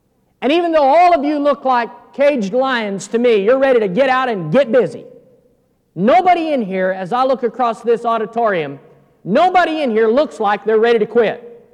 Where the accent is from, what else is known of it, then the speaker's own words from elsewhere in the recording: Fairbanks, Alaska, United States; When I grew up, I'm from Fairbanks, Alaska, and my father is in the auction business